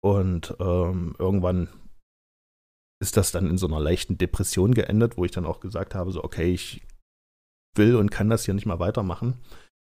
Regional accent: Halle, Saxony-Anhalt, Germany; Ich bin in Halle an der Saale geboren und aufgewachsen, habe hier den größten Teil meines Lebens gewohnt und wohne auch immer noch hier.

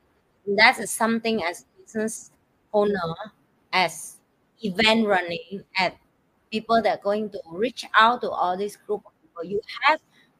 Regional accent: Vietnam; The rest I want to help back to my home country, people in Vietnam, right?

